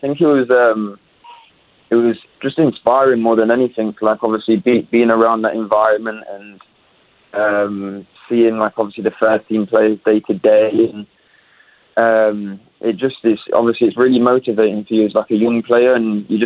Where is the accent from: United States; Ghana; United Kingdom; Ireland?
United Kingdom; Leicester, East Midlands; I'm from Leicester, so I'm a big Leicester City fan. Obviously, I was growing up there with the academy